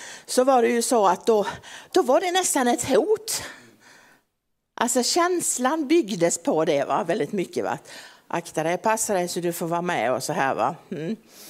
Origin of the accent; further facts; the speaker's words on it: Helsingborg, Skåne, Sweden; För när jag växte upp nere i Helsingborg och så pratade vi med varandra.